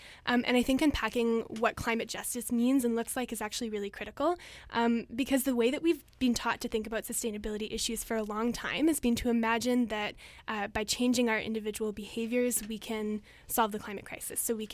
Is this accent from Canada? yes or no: yes; British Columbia, Canada; born or raised there